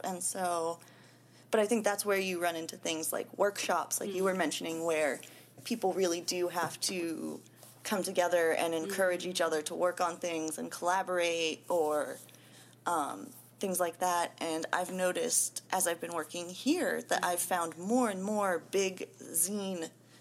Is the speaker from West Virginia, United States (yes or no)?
yes; West Virginia, United States; I'm from West Virginia originally. And so I have a friend back there who we work on some zines together.